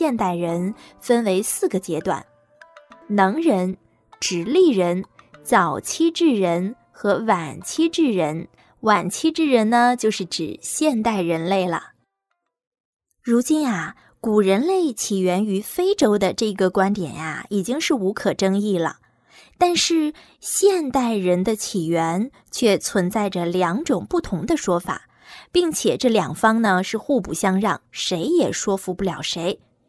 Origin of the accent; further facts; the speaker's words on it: China; 我们中国人的祖先是谁呢？他们又从哪里来呢？之前，我们中国的历史啊，一直停留在三皇五帝的阶段。